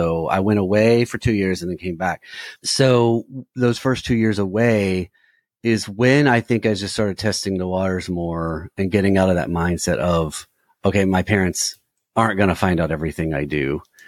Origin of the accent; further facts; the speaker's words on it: Houston, Texas, United States; moved away as an adult; also born or lived in Bowling Green, Kentucky; now in Nashville, United States; I was born in Bowling Green, Kentucky, which is a town about an hour north of here where I live in Nashville. And before I can even remember, my dad got a job in Houston, Texas. So we moved there, which is where I was raised